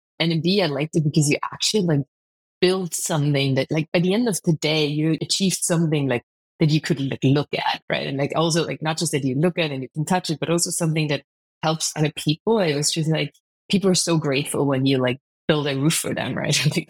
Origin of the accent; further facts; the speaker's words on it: Austria; English is a second language; In countryside, Austria.